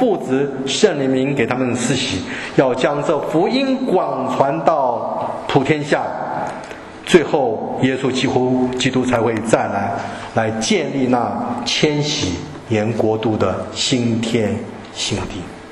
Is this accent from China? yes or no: yes; China; 我们中国人从来不知道谁是耶稣基督弥赛亚。哎，我们中国中华人民共和国今年是哪年？